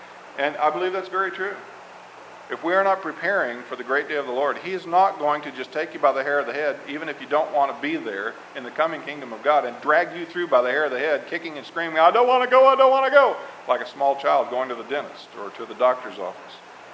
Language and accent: English; Arkansas, United States; And like I said, I am originally from Arkansas. The longest period of time I ever lived there was from, 80 to 85 when I pastored the church there.